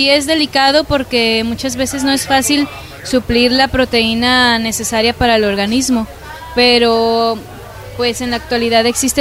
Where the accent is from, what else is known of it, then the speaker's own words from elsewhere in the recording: San Gabriel, Jalisco, Mexico; now in Ciudad Guzmán, Mexico; Vengo de San Gabriel.